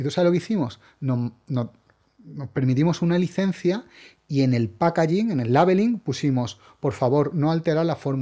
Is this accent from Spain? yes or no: yes; Málaga, Andalusia, Spain; now in Madrid, Spain; Yo soy de Málaga, yo vine a Madrid ya hace 14 años